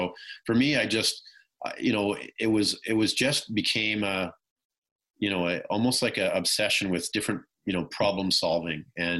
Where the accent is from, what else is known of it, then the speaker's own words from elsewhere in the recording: British Columbia, Canada; Growing up, not too far from Vancouver, I probably grew up about 30 minutes at that point outside of Vancouver.